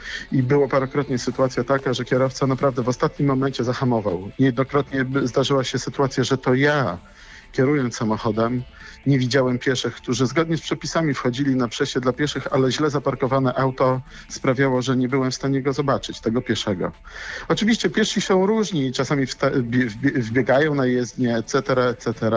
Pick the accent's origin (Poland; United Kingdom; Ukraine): Poland; Szczecin, West Pomeranian Voivodeship; Nie, jestem zwykłym szarym szczecinianinem.